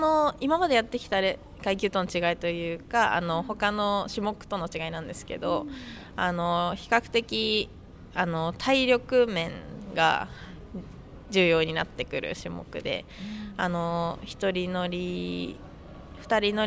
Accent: Yokohama, Kanagawa, Japan; 出身は横浜です。

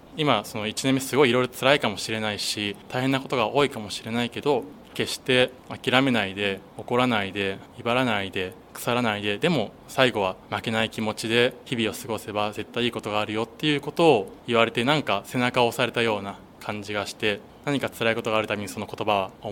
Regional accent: Fujisawa, Kanagawa, Japan; also born or lived in Nagoya / Seattle; 小さい頃は正直藤沢に対してただ生まれ育った場所っていう感覚で、好きって聞かれたら好きですけど、そんな自分から大好きって発信するほどではなかったんですけど、サラリーマンになって、実は名古屋で3年間働いてて、でその後にシアトル2年間渡って、地元を離れ

